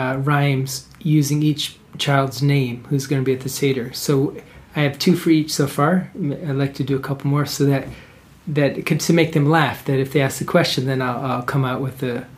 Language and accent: English; Connecticut, United States; You know, I grew up in Connecticut, and for us it was a one-time a year thing.